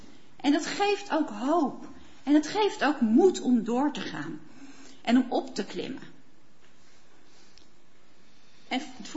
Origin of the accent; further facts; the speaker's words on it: Netherlands; Nou kunnen we denken als Nederlanders, straks gaat regenen, doen we niets, we bouwen hem toch maar dicht.